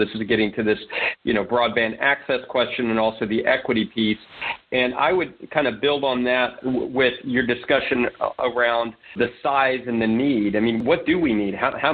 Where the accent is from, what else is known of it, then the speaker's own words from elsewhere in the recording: Dallas, Texas, United States; There's Paul Sawyer in my hometown of Dallas.